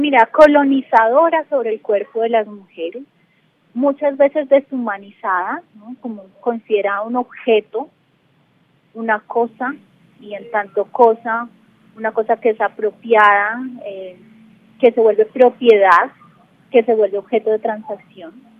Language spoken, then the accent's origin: Spanish; Colombia; ahora es responsabilidad nuestra como colombianos y colombianas recibir sus memorias